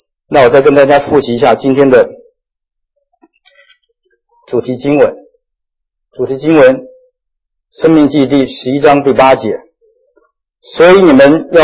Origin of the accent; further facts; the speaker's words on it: China; 我们中国人5000年的历史比较明哲保身